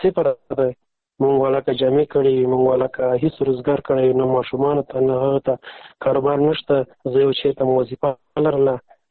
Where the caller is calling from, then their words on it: Afghanistan; مالی افغانستان نه تماس نیول ده